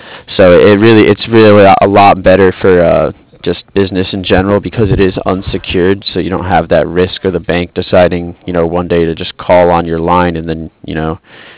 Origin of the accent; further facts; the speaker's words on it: Cardiff, Wales, United Kingdom; I'm from Cardiff.